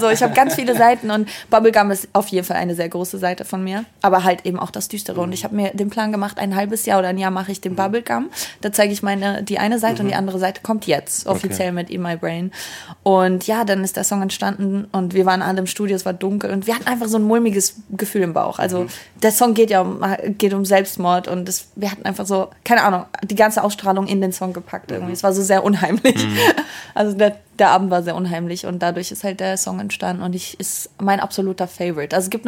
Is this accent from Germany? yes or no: no; Albania; bin Albanerin.